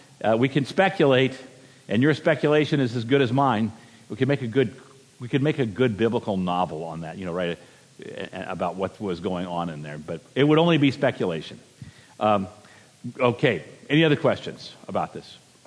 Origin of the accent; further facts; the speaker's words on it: Virginia, United States; I knew that peanuts were not nuts. I'm from Virginia, after all. This much I knew.